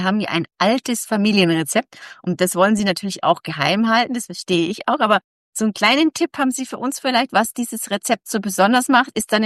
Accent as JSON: {"language": "German", "region": "Bavaria", "country": "Germany", "said": "ich sag Leckerl, ich komme aus Bayern"}